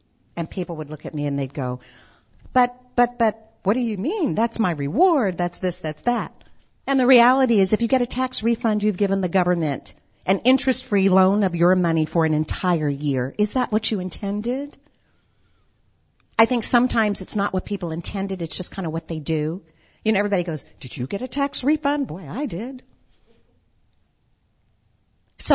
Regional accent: Great Falls, Montana, United States; also born or lived in Tokyo, Japan; We had been in Tokyo, Japan, got our next assignment, and it was Great Falls, Montana. I was the only African American, Native American in my high school.

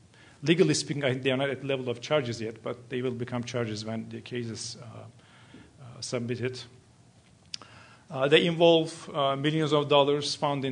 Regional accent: New Jersey, United States; Well, I come from New Jersey, and I am a secret fan of the West Coast, especially this area.

